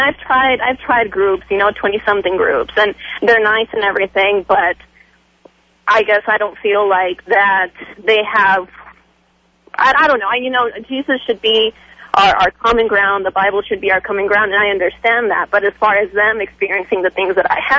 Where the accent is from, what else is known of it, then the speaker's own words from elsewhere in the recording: Mexico; I'm originally from Mexico. I had an awesome church down in Mexico. My parents moved us up here